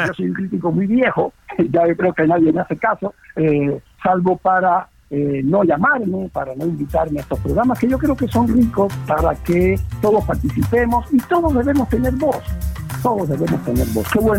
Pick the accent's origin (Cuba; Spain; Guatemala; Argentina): Cuba; moved away; Yo cuando salí de Cuba, mi sueño era muy aspiracionista y era convertirme en clase media